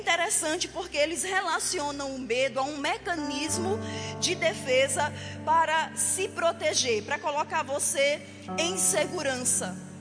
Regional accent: Pernambuco, Brazil; accent: Northeastern; moved away as an adult; now in Salvador, Brazil; você já percebeu aí pelo meu sotaque que eu sou lá do Nordeste. Eu sou pernambucana, mas há 18 anos eu estou na Bahia, eu moro em Salvador.

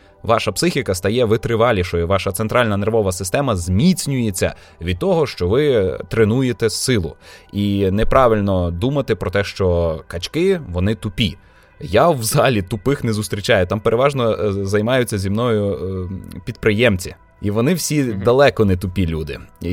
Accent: Kolomyia, Ivano-Frankivsk Oblast, Ukraine; я помітив, що Коломия геть не така, як я собі уявляв. Ну, тобто, моє рідне місто.

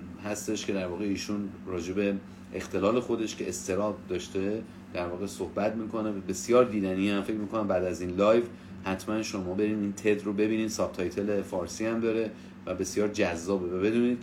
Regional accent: Iran; born there; خدا رو شاکرم که در کشوری به دنیا آمدم که این علم خیلی راحت تر میشه راجبش صحبت کرد

